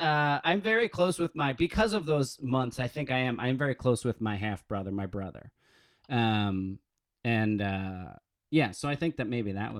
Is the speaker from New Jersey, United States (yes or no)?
yes; New Jersey, United States; also born or lived in Michigan, United States; But I grew up in Jersey. I was born in Michigan. My parents got divorced when I was 2. And so I grew up in Jersey with my mom, and my dad lived in Michigan.